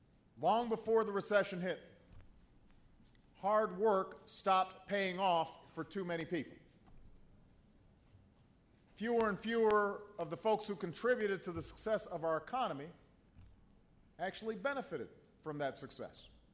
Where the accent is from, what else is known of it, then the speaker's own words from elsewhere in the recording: Kansas, United States; Actually, I like to say that I got my name from my father, but I got my accent and my values from my mother. She was born in Wichita. Her mother grew up in Augusta. Her father was from El Dorado. So my Kansas roots run deep.